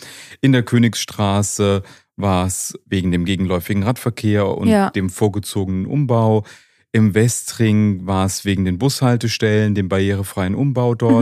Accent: Rhineland-Palatinate, Germany; born there; als gebürtiger Pfälzer

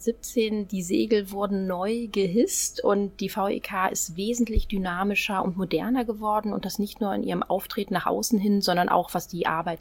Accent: Düsseldorf, North Rhine-Westphalia, Germany; born there; now in Hamburg, Germany; Ich bin gebürtige Düsseldorferin, lebe noch nicht so lange in Hamburg

